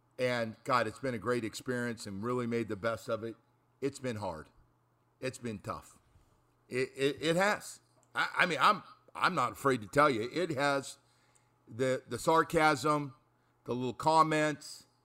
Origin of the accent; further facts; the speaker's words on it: California, United States; I thought I was growing up in California again when those Sunday games come on